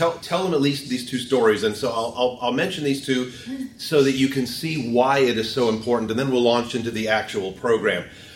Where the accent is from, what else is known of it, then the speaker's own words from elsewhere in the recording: South Africa; I grew up in South Africa. I used to work for the National Park Service of South Africa.